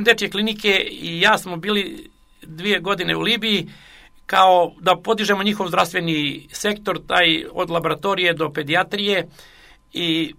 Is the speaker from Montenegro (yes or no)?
yes; Montenegro; also born or lived in Belgrade; Ja sam rođen ispod Durmitora, 50 godina živio u Beogradu, ali ja sam Crnogorac